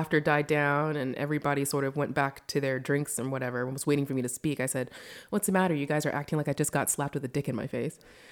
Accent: United States; also born or lived in Japan; Well, no, I was born and raised in the States, and we moved around frequently, like every 3 years within the States.

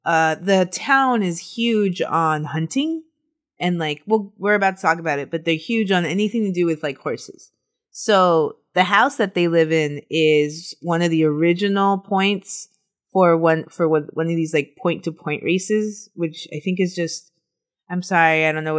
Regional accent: United States; I think it's like because we're butchering it because we're American and it's French.

